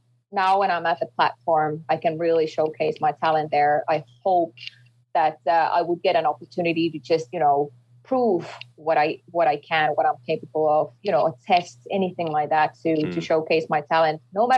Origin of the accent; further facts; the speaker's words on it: Finland; English is a second language; And for me, it's really good, because I'm from Finland, a small country here.